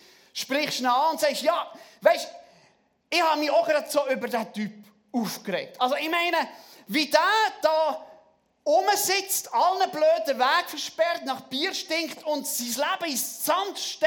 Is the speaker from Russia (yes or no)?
no; Bolivia; also born or lived in Peru; Selber habe ich ganz viele Jahre in Südamerika gelebt. Ich bin in Bolivien aufgewachsen. Habe mit meiner Familie in Bolivien und Peru als Bibelschullehrer gearbeitet. Wir sind jetzt seit 2018 wieder zurück.